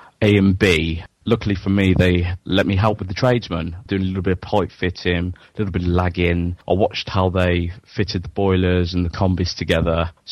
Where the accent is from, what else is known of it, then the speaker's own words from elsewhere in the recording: Royal Leamington Spa, West Midlands, United Kingdom; I'm from Royal Leamington Spa.